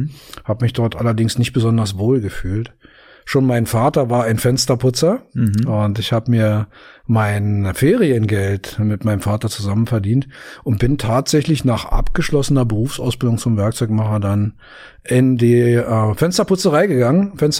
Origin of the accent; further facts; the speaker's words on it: Berlin, Germany; ich bin 54 Jahre alt inzwischen, bin geboren in West-Berlin, in Neukölln. Ich habe die Hauptschule in Moabit besucht.